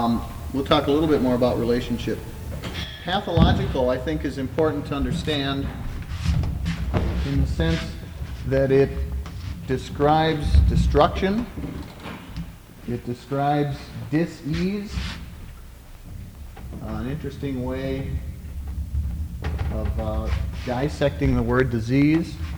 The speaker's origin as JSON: {"language": "English", "town": "Cambridge", "region": "Minnesota", "country": "United States", "said": "I'm from Cambridge, Minnesota, and I'm a recovering Lutheran minister."}